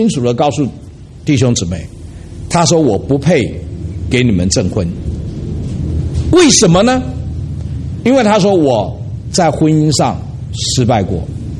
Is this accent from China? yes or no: yes; China; 可是他到了我们中国人中间，也是跨过了他的文化、他的种族，在我们中间活出了基督的爱。